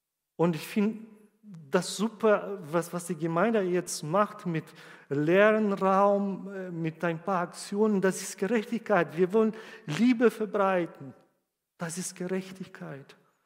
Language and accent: German; Brazil; German is a second language; Ich komme aus Brasilien, ich weiß, was ein Möbel, wie wert das ist.